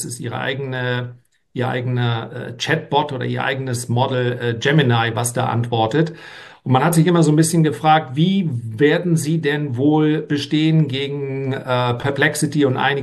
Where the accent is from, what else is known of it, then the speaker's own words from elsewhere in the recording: Northern Germany, Germany; aber als Norddeutscher gehe ich da bescheiden und demütig ran.